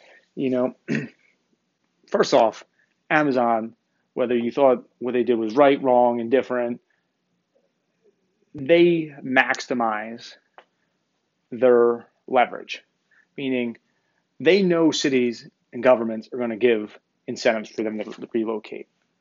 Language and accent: English; New Jersey, United States; You know, I grew up in New Jersey, just outside of Atlantic City.